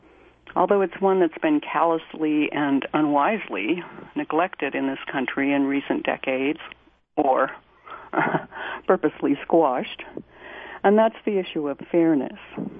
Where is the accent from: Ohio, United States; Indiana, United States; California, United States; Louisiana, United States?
Ohio, United States; the admirable Senator Sherrod Brown from my home state of Ohio